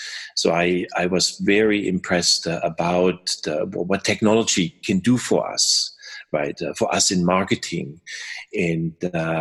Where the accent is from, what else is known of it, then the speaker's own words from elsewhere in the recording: Baden-Württemberg, Germany; English is a second language; now in United States; I grew up or born in Germany, nearby the Stuttgart area, and then I made it here over to the U.S. Many years ago to Colorado, and at some point I landed here in Southern California, next to or just south of Los Angeles.